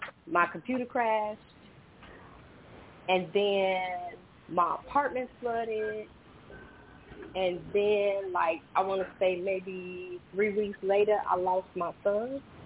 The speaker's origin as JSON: {"language": "English", "town": "Chicago", "region": "Illinois", "country": "United States", "tie": "born or raised there", "said": "Yeah, I'm from Chicago, born and raised. Probably hear a little Southern tang in my voice."}